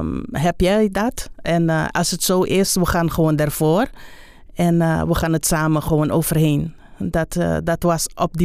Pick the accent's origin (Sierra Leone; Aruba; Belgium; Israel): Aruba; Ik ben geboren op Aruba. Ik ben getogen op Aruba.